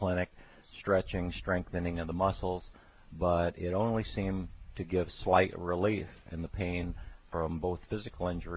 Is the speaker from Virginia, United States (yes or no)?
no; Irvine, California, United States; Irvine, California.